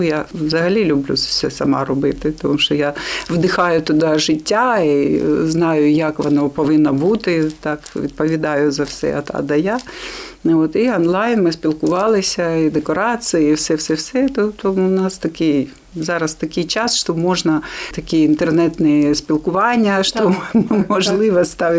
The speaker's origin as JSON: {"language": "Ukrainian", "town": "Kherson", "region": "Kherson Oblast", "country": "Ukraine", "lives_now": "Lviv, Ukraine", "said": "так як ми з Херсону, в Херсон не можна, зараз це дуже..."}